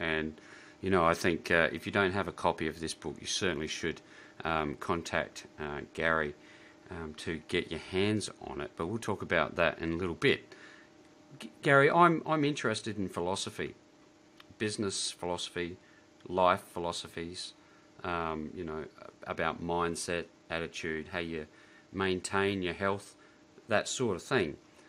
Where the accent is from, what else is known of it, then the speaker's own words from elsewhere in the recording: Australia; As an Australian, I simply did was switched out the American dream for the Australian dream.